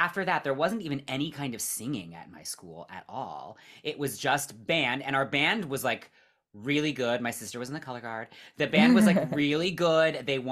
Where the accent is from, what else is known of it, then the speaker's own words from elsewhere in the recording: California, United States; growing up in the Bay Area was fabulous.